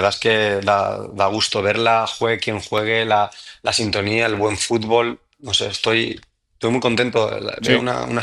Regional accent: Valencia, Valencian Community, Spain; Yo soy de Valencia

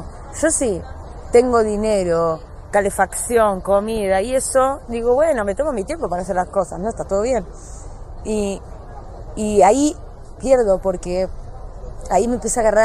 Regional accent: Miramar, Buenos Aires Province, Argentina; born there; yo nací en Miramar, que es una ciudad balnearia casi en temporada.

